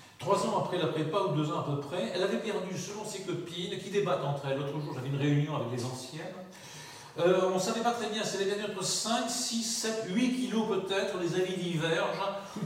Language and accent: French; Toulouse, Occitanie, France; malheureusement nous sommes de Toulouse